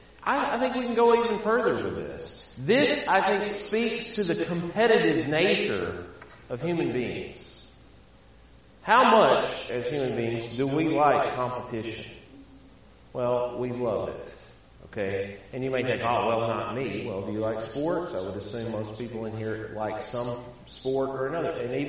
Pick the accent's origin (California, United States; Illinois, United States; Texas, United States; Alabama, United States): Alabama, United States; I mean, you have to remember, I'm from Alabama, where Alabama fans demonize Auburn fans